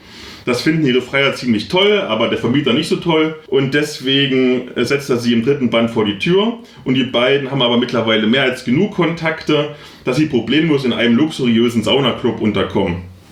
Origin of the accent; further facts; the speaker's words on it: Halle, Saxony-Anhalt, Germany; wo ich herkomme, in Halle aus dem Ghetto